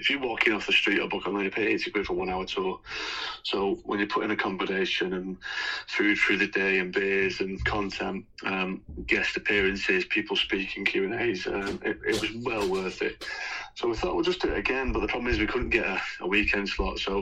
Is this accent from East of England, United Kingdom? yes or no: no; Manchester, North West England, United Kingdom; Because obviously I'm from Manchester